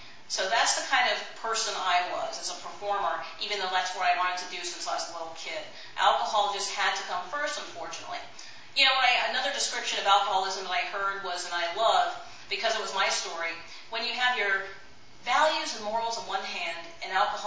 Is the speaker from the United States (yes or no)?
yes; Florida, United States; I grew up in Florida. … lives there